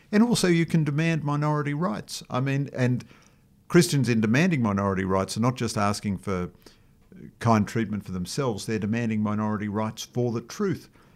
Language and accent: English; Ireland; I'm essentially an Irishman